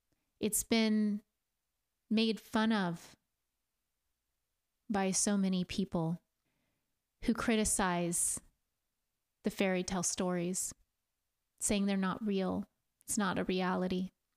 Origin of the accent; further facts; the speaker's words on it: Kansas, United States; also born or lived in Oklahoma; this little girl in growing up in Kansas and other places like Oklahoma and wherever we were at the time, at different times of my upbringing